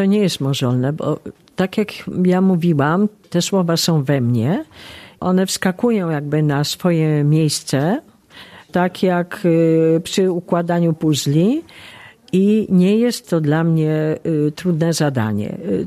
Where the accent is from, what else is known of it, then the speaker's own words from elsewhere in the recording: Stalowa Wola, Subcarpathian Voivodeship, Poland; moved away as an adult; now in Kraków, Poland; W wieku 19 lat wyjechałam ze Stalowej Woli do Krakowa, tam studiowałam prawo administracyjne